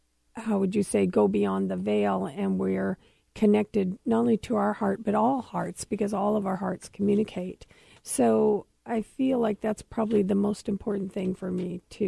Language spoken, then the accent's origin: English; California, United States; I grew up in California, maybe five, and of course, it's hot there.